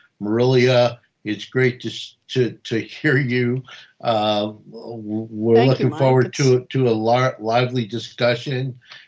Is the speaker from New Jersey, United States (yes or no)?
yes; Newark, New Jersey, United States; born there; I want to give a shout out to Bayonne, New Jersey, because I was born in Newark, New Jersey, not far away.